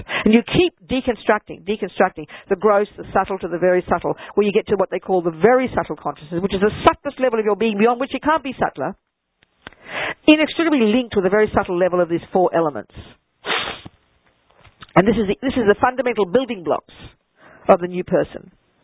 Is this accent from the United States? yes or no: no; Australia; I am an Australian, 69-year-old, female, Buddhist nun. That's a fact. All those things. Tick the boxes, I'm all of those things. I'm American as well, actually.